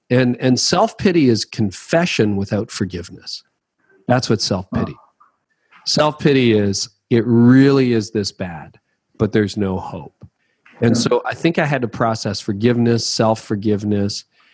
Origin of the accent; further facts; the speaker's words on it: Canada; I don't own weapons. I'm Canadian.